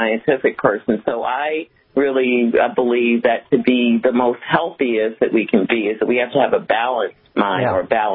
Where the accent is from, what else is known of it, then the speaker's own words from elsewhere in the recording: Brooklyn, New York, United States; Brooklyn, which at the time I grew up was, you know, inner city with a lot of...